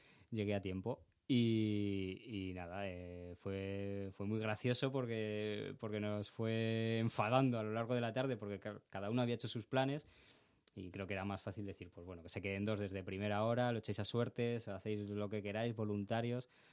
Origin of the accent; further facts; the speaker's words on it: Pinto, Community of Madrid, Spain; Yo soy de Pinto, vale. Pero tengo un pueblo, vale. Mis padres son de un pueblo en Toledo, ¿no? Villafranca de los Caballeros.